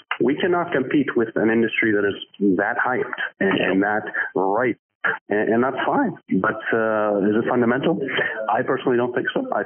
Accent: Canada; Being Canadian and U.S., it just baffles me

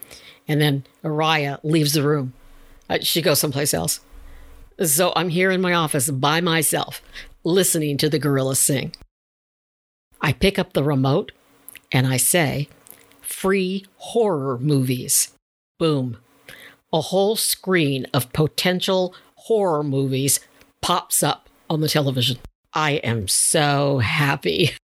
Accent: California, United States; In my home state of California, our forests continue to burn.

